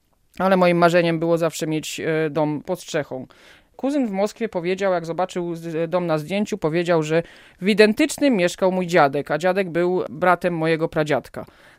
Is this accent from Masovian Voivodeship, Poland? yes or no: yes; Warsaw, Masovian Voivodeship, Poland; born there; Ja urodziłam się już w Warszawie oczywiście.